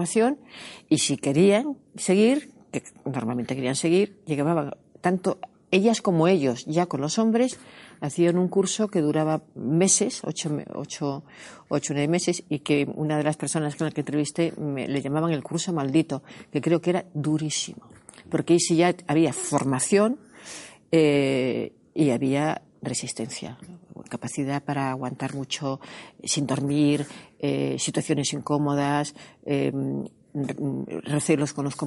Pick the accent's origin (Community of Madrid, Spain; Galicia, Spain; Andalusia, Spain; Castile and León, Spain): Galicia, Spain; Somos gallegos, flipante, y sabemos utilizar muy bien ese tipo de historias.